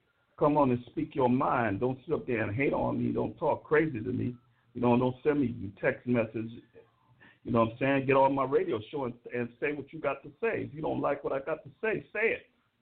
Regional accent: Brooklyn, New York, United States; I'm an OG. I come from Brooklyn. I know what how hip-hop started and what it was supposed to sound like.

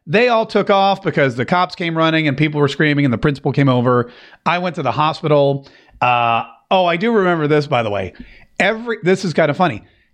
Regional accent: North Carolina, United States; Growing up in the South, I grew up in North Carolina

